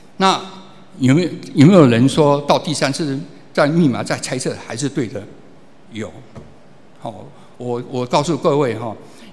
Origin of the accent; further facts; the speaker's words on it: Taiwan; 我们台湾有一句话就是乡下，我们乡下人后面都会加三个字